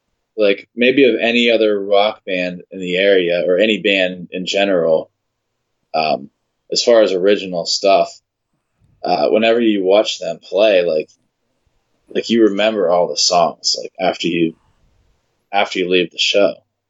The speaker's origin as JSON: {"language": "English", "region": "Pennsylvania", "country": "United States", "said": "Well, we're from Westmoreland County, so we've been playing a lot around here."}